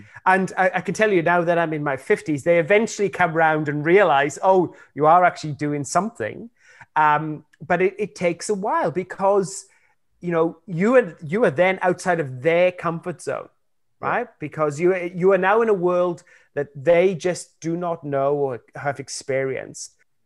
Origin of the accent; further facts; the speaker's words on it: Wales, United Kingdom; I was born in Wales at the end of the 60s, 1969. I was raised in Wales in the 1970s.